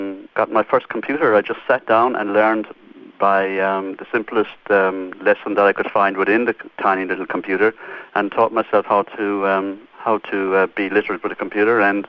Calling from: South Australia, Australia; I'm from South Australia.

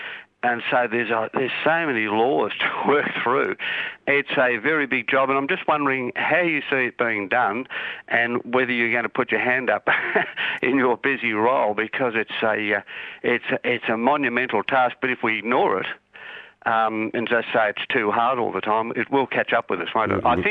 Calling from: Victoria, Australia; I'm calling from Victoria

